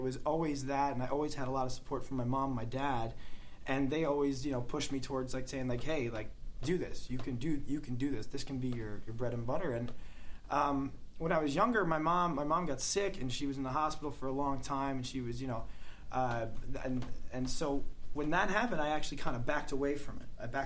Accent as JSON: {"language": "English", "town": "Babylon", "region": "New York", "country": "United States", "said": "No, I was from Long Island, man. I'm from outside the city, about... A 30-minute train ride. Babylon, New York. Small town."}